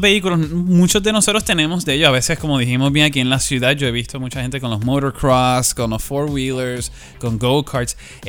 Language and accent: Spanish; Puerto Rico; Yo originalmente pues soy de Puerto Rico, y allí pues es verano todo el año